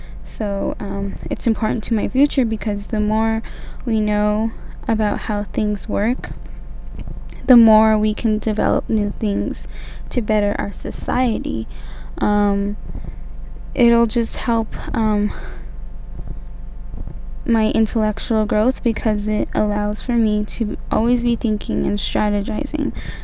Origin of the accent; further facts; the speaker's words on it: Albuquerque, New Mexico, United States; I am from Albuquerque, New Mexico.